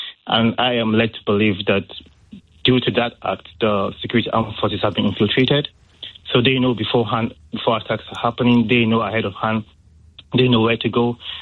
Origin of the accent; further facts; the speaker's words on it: Northern Nigeria, Nigeria; now in United Kingdom; I myself just recently moved to the UK in 2022, and I am from the Christian minority in Nigeria, from the northern part.